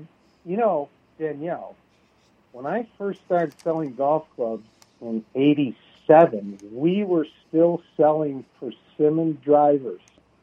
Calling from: Chicago, Illinois, United States; I'm calling in from Chicago, and I want to give you the weather report.

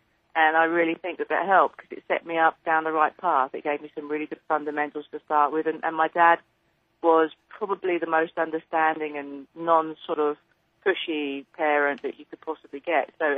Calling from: Orlando, Florida, United States; Just Orlando.

